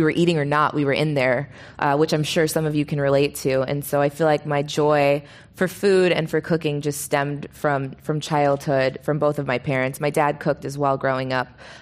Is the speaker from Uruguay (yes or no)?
no; Toronto, Ontario, Canada; growing up in Toronto, I feel like it's where my palate was shaped and where I learned everything because it's a big cultural melting pot there.